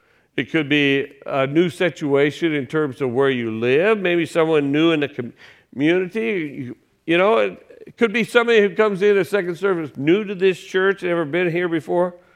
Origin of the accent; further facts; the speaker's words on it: Decatur, United States; Now, I grew up in Decatur. I left for 30 years, but I came back because I missed the smell.